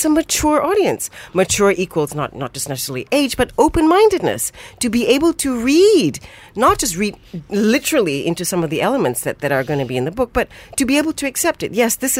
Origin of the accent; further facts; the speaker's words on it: Malaysia; I'm a Malaysian writer.